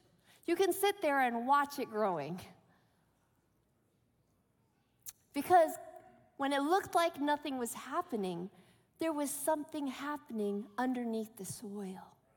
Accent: Berrien Springs, Michigan, United States; I came from Berrien Springs, Michigan, as our president did.

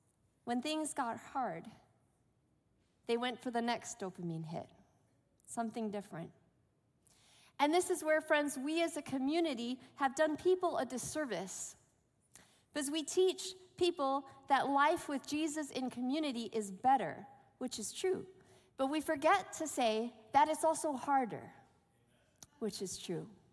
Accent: Berrien Springs, Michigan, United States; I came from Berrien Springs, Michigan, as our president did.

